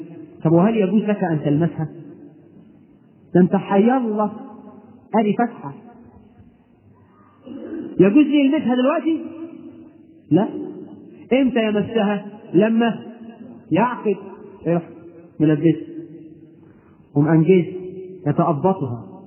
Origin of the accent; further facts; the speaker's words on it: Egypt; الخطوبه بقى عندنا في مصر بيعملوا الفرح على اربع مراحل